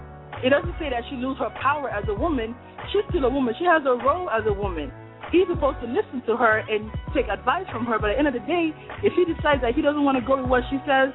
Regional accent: Nigeria

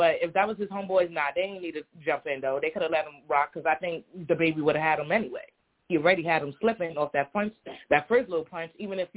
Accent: The Bronx, New York, United States; Yeah, really. I'm from the Bronx.

